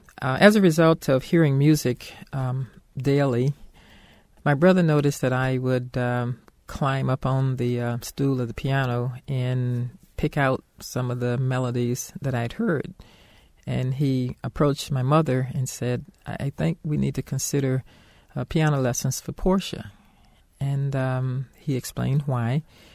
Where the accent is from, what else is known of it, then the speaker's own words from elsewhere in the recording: Orlando, Florida, United States; I grew up in Orlando, Florida, in a household where music was greatly appreciated, all styles of music.